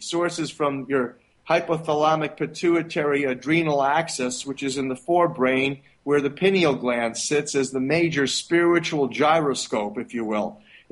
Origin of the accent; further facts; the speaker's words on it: Philadelphia, Pennsylvania, United States; And I'm from Philadelphia.